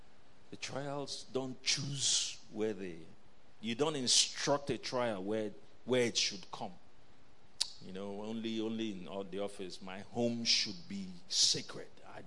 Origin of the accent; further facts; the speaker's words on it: Enugu, Enugu State, Nigeria; I grew up in Enugu.